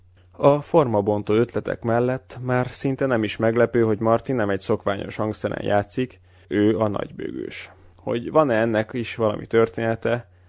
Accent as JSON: {"language": "Hungarian", "country": "Hungary", "said": "Magyarként elég riasztónak tűnik egy kültéri istentisztelet Finnországban karácsony éjjelén."}